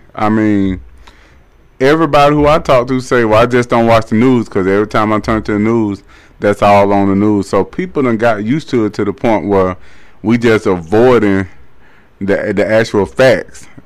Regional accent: Greenville, Alabama, United States; now in Columbus, United States; I ain't from Columbus, Georgia. I'm from Greenville, Alabama. But when I came to Columbus, Georgia, I loved the quietness and peacefulness in this city.

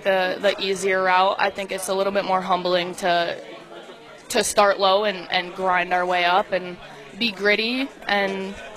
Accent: New York, United States; born and raised in New York.

